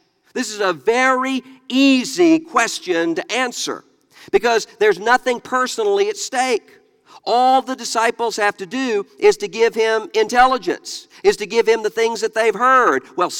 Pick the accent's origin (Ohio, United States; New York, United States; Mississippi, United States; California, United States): Mississippi, United States; I'm from Mississippi. That makes sense to me.